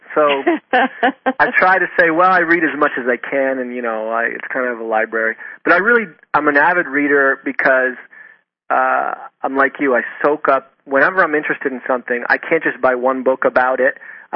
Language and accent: English; East Coast, United States; now in US West Coast; I'm from the East Coast, but I'm on the West Coast now.